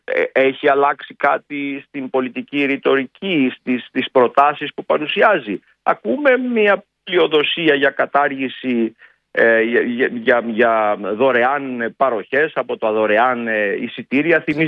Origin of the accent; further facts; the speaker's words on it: Thessaly, Greece; λένε στην πατρίδα μου, τη Θεσσαλία